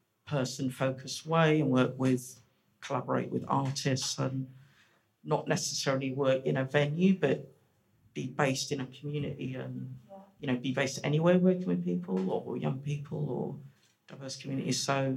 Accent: East of England, United Kingdom; I grew up in Essex, mainly.

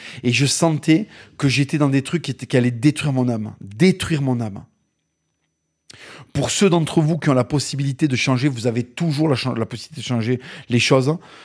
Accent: France; À un moment, faut arrêter d'être dans le reniement de nous-mêmes, bordel, on est des Français, on est fait pour la beauté.

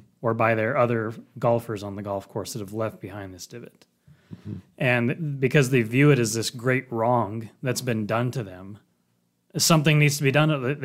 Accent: United States; just speaking as an American, I do believe it's a very American belief in the way the game is played here in America.

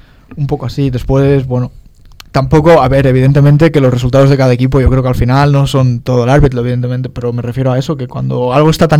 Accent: Spain; yo soy un aficionado español del Valladolid y me jode.

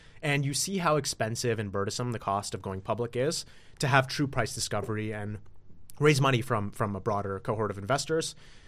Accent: Toronto, Ontario, Canada; So I grew up in Toronto, Canada.

